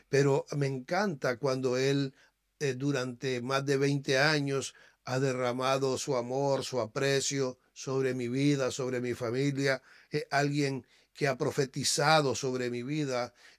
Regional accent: Nicaragua; Es más, soy nicaragüense, imagínate, que en muchos lugares dicen, ah, usted es nicaragüense.

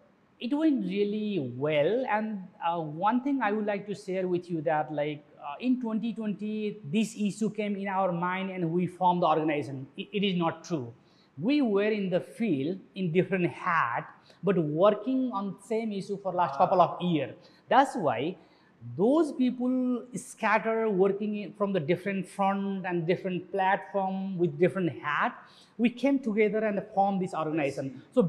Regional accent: Nepal; from Nepal, and I represent Digital Rights Nepal, one of the not-for-profit organizations.

